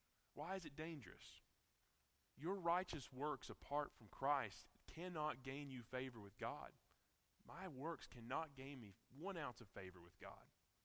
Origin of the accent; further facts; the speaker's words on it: the South, United States; accent: southern; I'm not going to say them for us and spare you my southern accent trying to pronounce a Greek word.